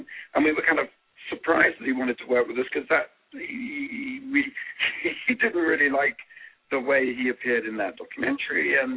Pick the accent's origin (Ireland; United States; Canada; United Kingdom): United States; New Jersey; and I'm from New Jersey. And so we have, on the one hand, we have, like, we come from two different places